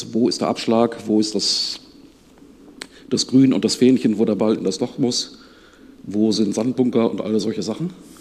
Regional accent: Bielefeld, North Rhine-Westphalia, Germany; Ich komme aus Bielefeld, tatsächlich. Gibt es wirklich.

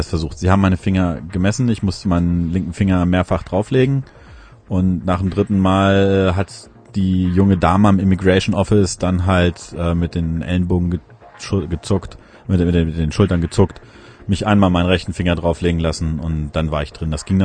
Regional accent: Northern Germany, Germany; ich komme aus Norddeutschland

